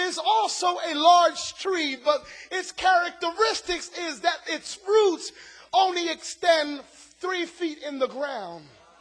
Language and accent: English; Puerto Rico; I'm from Puerto Rico. I love the Caribbean.